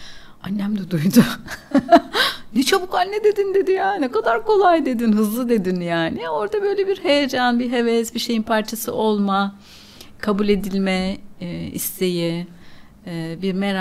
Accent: Diyarbakır, Diyarbakır Province, Turkey; Yani ben de mesela senin için işte Diyarbakırlıyım.

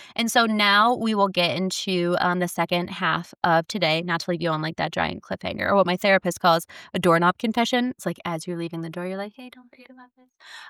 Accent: Chicago, Illinois, United States; When I got to Kentucky, I grew up all over. I came from Chicago. My parents were in Chicago, came down, and I was like this little North Shore lady.

